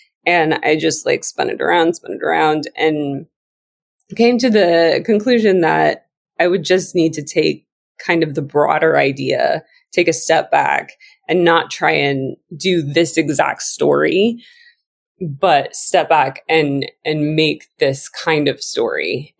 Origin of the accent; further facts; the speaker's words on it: Missouri, United States; Like I said, I'm from Missouri. My mom was a teller at a bank. My dad worked at a factory.